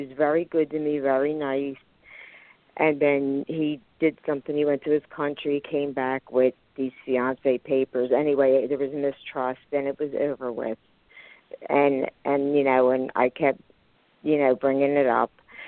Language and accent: English; Philadelphia, Pennsylvania, United States; I'm from Philadelphia, and thanks for taking my call.